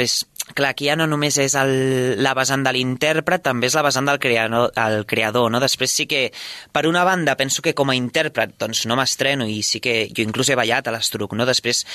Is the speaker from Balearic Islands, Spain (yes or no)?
no; Sabadell, Catalonia, Spain; jo sóc de Sabadell